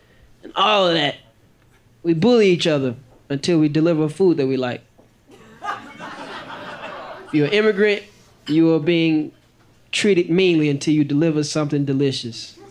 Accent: St. Louis, Missouri, United States; I lived here for a little while. I'm originally from St. Louis. I lived here like 2 or 3 years.

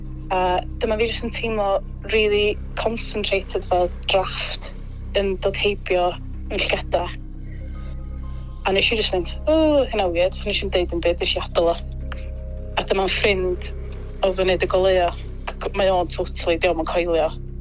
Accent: Gaerwen, Wales, United Kingdom; a dwi'n dod o Gerwen yn Sir Fôn.

